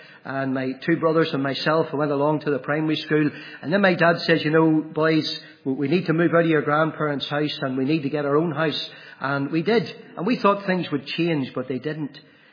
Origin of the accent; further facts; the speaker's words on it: England, United Kingdom; born there; It's hard to believe when you hear this accent that fella there was born in England, but I was. I was born in England.